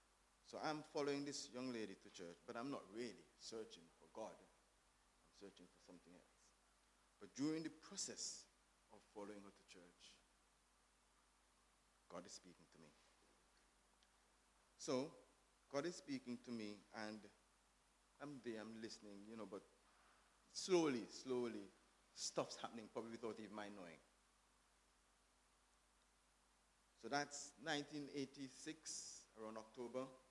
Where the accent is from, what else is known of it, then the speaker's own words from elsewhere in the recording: Antigua & Barbuda; moved away as an adult; now in United Kingdom; Well, we are a British colony, where we are. We're still a British colony. And we got an opportunity to come to university in the UK. So we left Antigua in 98, and we came to the UK.